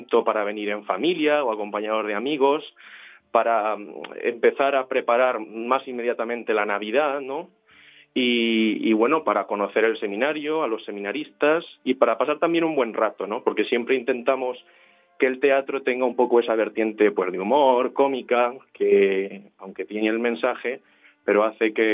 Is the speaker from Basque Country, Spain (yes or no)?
no; Manzanares, Castilla-La Mancha, Spain; soy de Manzanares y estoy estudiando actualmente cuarto de teología aquí en el Seminario de Ciudad Real.